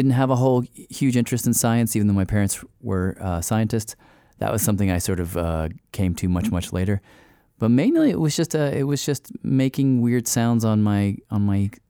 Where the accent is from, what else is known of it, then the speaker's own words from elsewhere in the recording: Tennessee, United States; Because I was this sort of scrawny Arab kid growing up in Tennessee, and I spent a lot of time in my room.